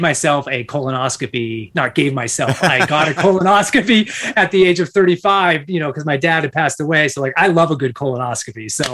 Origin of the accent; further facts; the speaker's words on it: Massachusetts, United States; But my background, born and raised in Massachusetts, two older brothers and a soccer player my whole life